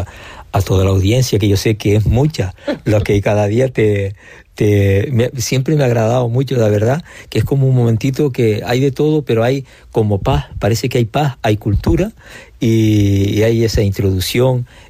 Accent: La Oliva, Canary Islands, Spain; yo, que soy aquí, que soy de aquí de La Oliva, que he vivido

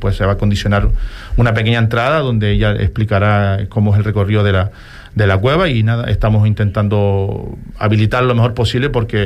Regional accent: Canary Islands, Spain; soy majorero, soy de Fuerteventura y no solo pertenezco al Oliva

